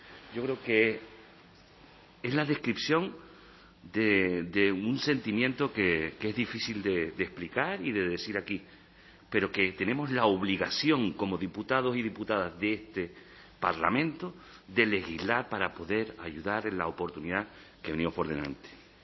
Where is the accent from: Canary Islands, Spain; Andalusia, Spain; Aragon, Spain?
Canary Islands, Spain; como canario, como palmero